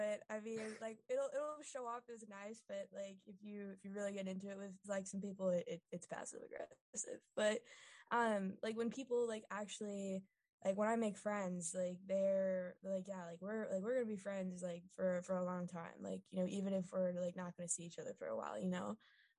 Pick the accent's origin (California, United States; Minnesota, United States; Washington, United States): Minnesota, United States; But even like my professors, like they'll still remember that I'm from Minnesota.